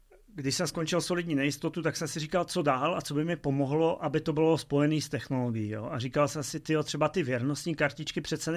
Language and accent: Czech; Rožnov pod Radhoštěm, Zlín Region, Czechia; To, že jsem se narodil v Rožnově, kde jsme bydleli do svých 12 let